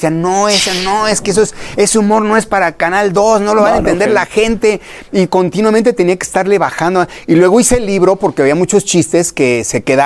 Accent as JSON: {"language": "Spanish", "country": "Mexico", "tie": "born or raised there", "said": "pues te puedo decir que crecí viendo en México"}